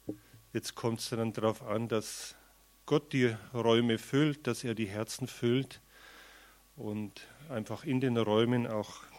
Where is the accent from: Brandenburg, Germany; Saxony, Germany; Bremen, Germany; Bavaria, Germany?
Bavaria, Germany; Tittmoning; ich komme aus Tittmoning